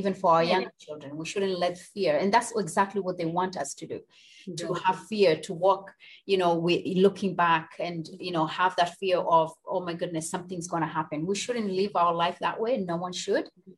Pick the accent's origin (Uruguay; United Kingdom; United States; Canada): Canada; born there; Okay, I was born in Canada. I'm Canadian citizen.